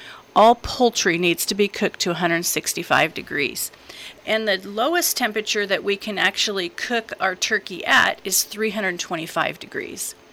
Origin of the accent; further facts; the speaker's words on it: Nebraska, United States; And then I grew up in Nebraska, and we had a little bit colder weather during the holidays than we have here.